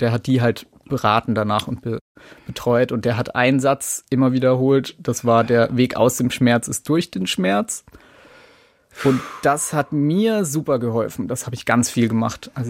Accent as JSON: {"language": "German", "country": "Germany", "said": "weil ich eben als Deutscher und auch in meinem Umfeld"}